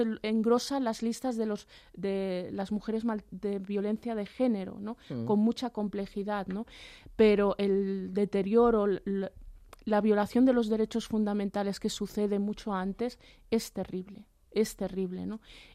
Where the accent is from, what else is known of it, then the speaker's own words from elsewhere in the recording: Figueres, Catalonia, Spain; also born or lived in Barcelona; yo soy nacida en Barcelona, pero crecí en Figueras.